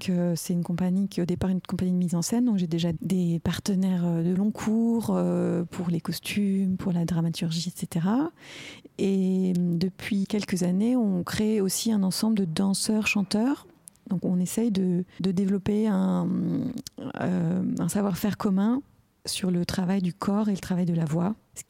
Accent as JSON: {"language": "French", "country": "France", "said": "vu que j'étais à Berlin en tant que Française"}